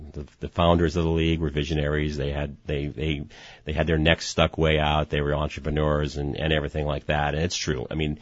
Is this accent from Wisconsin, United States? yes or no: yes; La Crosse, Wisconsin, United States; also born or lived in California; I'm from La Crosse. I grew up in this area. So I think a large part of it was getting back to Wisconsin.